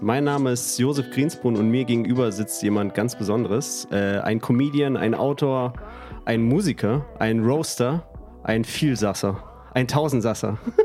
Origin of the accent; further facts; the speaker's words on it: Karaganda, Karaganda Region, Kazakhstan; now in Germany; Das war Karaganda, waren wir.